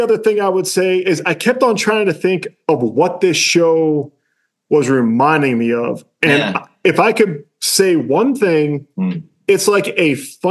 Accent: United States; But that's because I'm an American and they're Irish, and they just have a different accent than

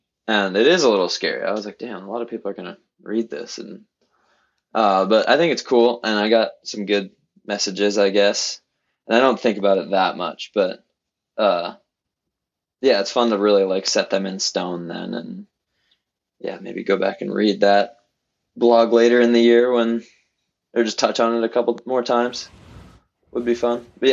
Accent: Madison, Wisconsin, United States; born there; now in Alaska, United States; Born in Madison, Wisconsin, actually.

